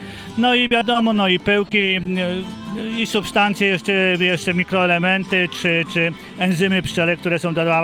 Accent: Krościenko, Lesser Poland, Poland; Jesteśmy z Krościenka, koło Szczyk Dolnych.

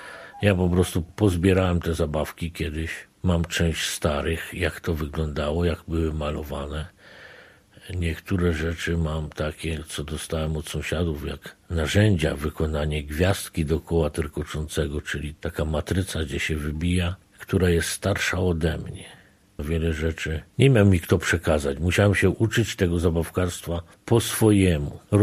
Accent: Brzóza Stadnicka, Subcarpathian Voivodeship, Poland; Ja wychowałem się na tych zabawkach.

